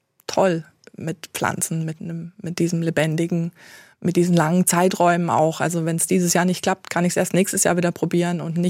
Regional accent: Bavaria, Germany; Meine Heimat, also ich bin in der Gärtnerei groß geworden. Wir haben gewohnt in einer Gärtnerei sozusagen. Meine Eltern waren Staudengärtner, auch schon Demeter damals in Oberfranken.

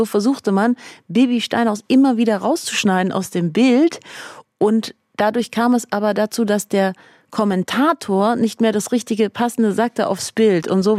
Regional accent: Iran; dass das iranische System nicht akzeptiert, dass ich eine deutsche Staatsbürgerschaft habe. Das heißt, für sie bin ich Iranerin.

